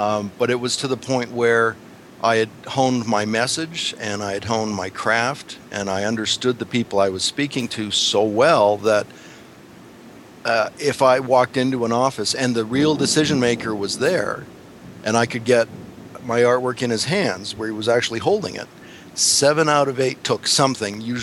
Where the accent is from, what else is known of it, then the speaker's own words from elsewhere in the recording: Saskatchewan, Canada; And I grew up in Saskatchewan. That's the province next door. We're right above Montana. Saskatchewan is one over to the east. And it's heavy into oil and farming.